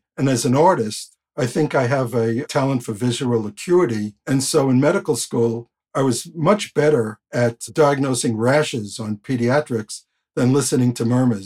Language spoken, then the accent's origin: English; Queens, New York, United States; When I grew up in Queens in the 1950s and 60s, if you did it very well in school and you were Jewish, you became a lawyer or a doctor.